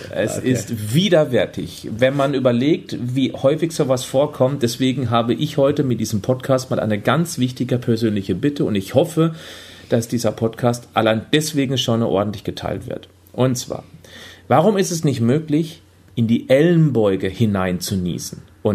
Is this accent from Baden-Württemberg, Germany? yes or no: yes; Freiburg, Baden-Württemberg, Germany; now in Hamburg, Germany; Hier in Hamburg bekommt man sehr wenig Sonne ab. Ich komme ja ursprünglich aus Freiburg, der sonnigsten Region Deutschlands.